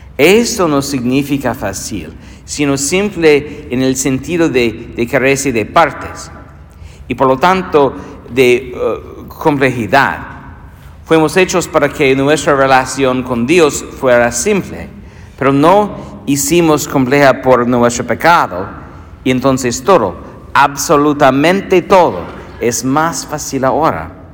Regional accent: Iowa, United States; born there; also born or lived in Ireland; Nací aquí, en Iowa, así que la ciudadanía fue fácil para empezar. Pero cuando fui a la universidad, tuve la oportunidad de volver a la ciudad de Irlanda, de donde eran mis abuelos y donde todavía tenía mi familia.

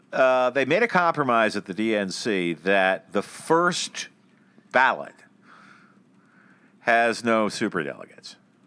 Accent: United States; If you grew up in America at the time that I grew up in America, you knew 10 Joe Bidens.

